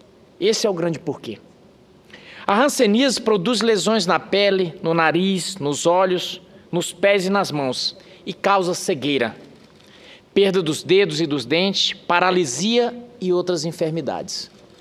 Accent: Rondonópolis, Mato Grosso, Brazil; como brasileiro, claro, mas me incomoda também como mato-grossense. Pois meu estado, Mato Grosso, é o recordista em prevalência da doença. E Rondonópolis, cidade onde me criei

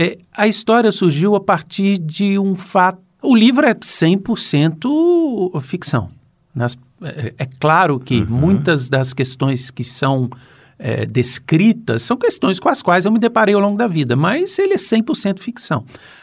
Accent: Minas Gerais, Brazil; Eu sou de Minas, o livro se passa em Minas e acontece isso.

